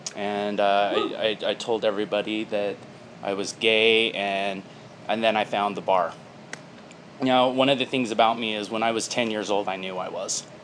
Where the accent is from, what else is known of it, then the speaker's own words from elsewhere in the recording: Utah, United States; also born or lived in Seoul, South Korea; I was born in Seoul, South Korea, left in a basket at a police station, adopted by white Mormons in Utah